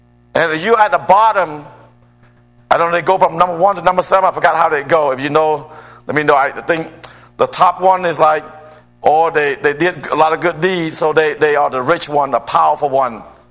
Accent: Atlanta, Georgia, United States; Like I told you, I grew up in Atlanta.

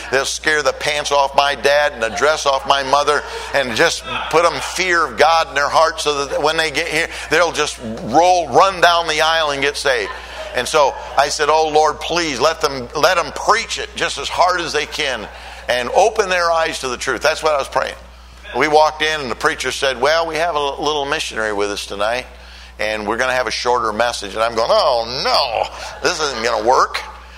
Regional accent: Michigan, United States; I was born and raised in Michigan.

